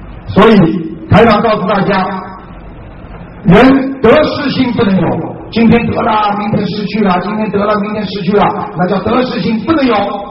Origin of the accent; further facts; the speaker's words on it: China; 我们中国人很多人就是为了一个人家一个面子